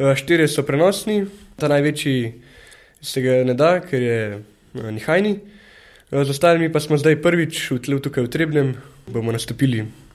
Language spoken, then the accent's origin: Slovenian; Račna, Central Slovenia, Slovenia; No, mi smo pritrkovalci iz Račne, Župnija Kopan.